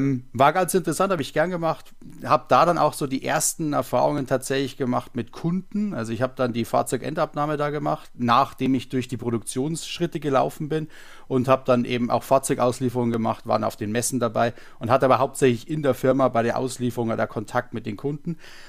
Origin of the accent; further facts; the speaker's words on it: Bavaria, Germany; ursprünglich komme ich vom Chiemsee, also aus Oberbayern, bin jetzt mittlerweile in Unterfranken gelandet, wo jetzt auch meine Werkstatt ist.